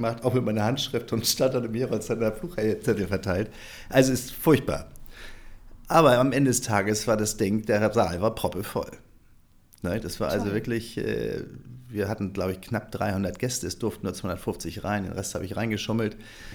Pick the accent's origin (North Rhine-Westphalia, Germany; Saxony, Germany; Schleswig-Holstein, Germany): Schleswig-Holstein, Germany; Norderstedt; also born or lived in Hamburg; Ja, also ich bin geboren in Hamburg, meine Eltern auch. Aber ehrlicherweise bin ich aufgewachsen in Norderstedt. Geboren in Hamburg, weil Norderstedt kein Krankenhaus hatte.